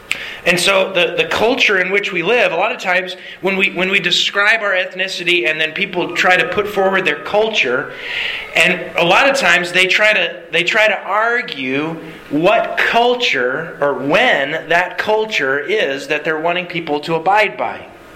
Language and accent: English; Alaska, United States; moved away; also born or lived in South Louisiana / North Louisiana; Well, I grew up here in Alaska and then I moved to South Louisiana. There's a little bit of a difference between those two things. And I moved from South Louisiana to North Louisiana.